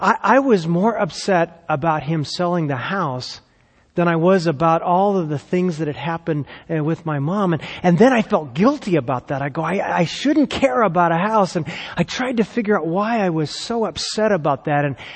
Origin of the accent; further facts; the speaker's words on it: Scottsdale, Arizona, United States; I grew up here in Arizona, actually in Scottsdale, when it was a little town up in the Phoenix area.